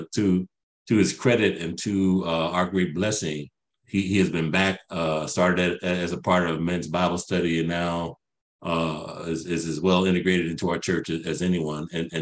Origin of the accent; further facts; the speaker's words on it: Philadelphia, Pennsylvania, United States; because I'm an interloper from Philadelphia.